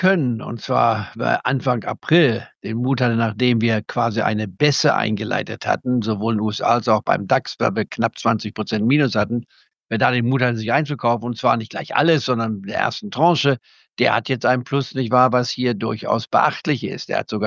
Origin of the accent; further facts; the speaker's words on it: Goslar, Lower Saxony, Germany; Der aus Goslar kommt, aus meiner Heimatstadt, nicht wahr?